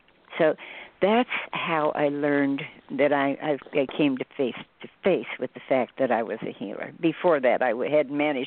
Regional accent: Southern US, United States; I grew up in the Bible Belt, and there wasn't, you know, there weren't healers around

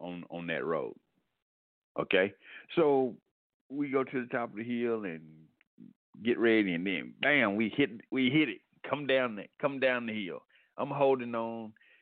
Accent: Atlanta, Georgia, United States; I grew up in Atlanta. I grew up in the north side of Atlanta. Pretty, you know, tough part of town. But, hey, that's where I lived. That's where I grew up.

